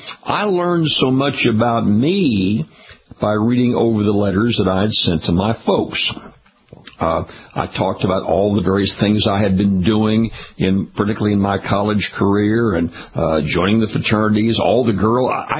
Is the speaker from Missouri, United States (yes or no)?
yes; St. Louis, Missouri, United States; also born or lived in Kansas City, Missouri; I was born in Kansas City, Missouri, went to high school in St. Louis, Missouri, ran track meets up at the University of Missouri, almost went to the University of Missouri.